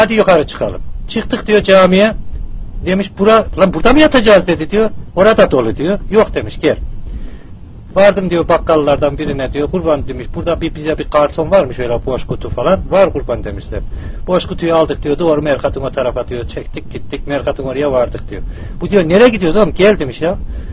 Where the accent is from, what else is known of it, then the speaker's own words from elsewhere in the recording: Nevşehir, Turkey; Nevşehir kurban, biz Nevşehirliyiz.